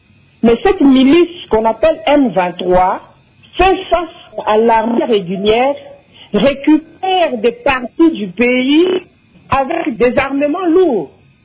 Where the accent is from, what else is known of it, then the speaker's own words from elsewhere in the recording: DR Congo; ici, chez nous, en RDC